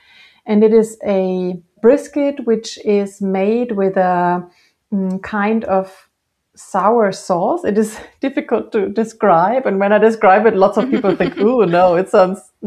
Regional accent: Bavaria, Germany; English is a second language; But I am from the northern part of Bavaria

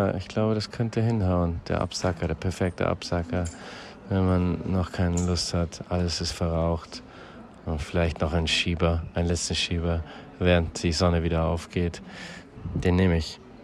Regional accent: Graz, Styria, Austria; die verbindet, glaube ich, Graz mit Liverpool und Liverpool mit Graz, da wo ich herkomme

